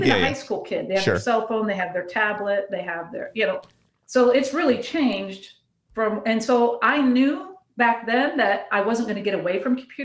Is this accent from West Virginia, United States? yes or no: no; Ohio, United States; Regionally, it worked if you wanted to put me back close to family because I'm from Ohio.